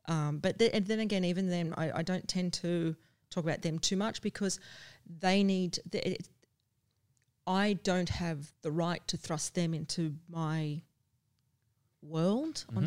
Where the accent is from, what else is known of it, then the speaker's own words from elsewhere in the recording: Australia; But because I'm an Australian from a certain generation, that was raised not to boast, not to show off, you know, not to brag.